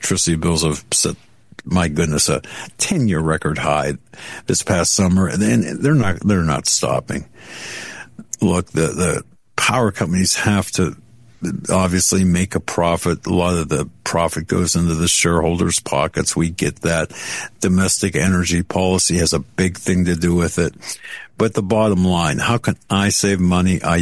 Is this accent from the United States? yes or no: yes; Pennsylvania, United States; we have a man charged in my home state of Pennsylvania, Altoona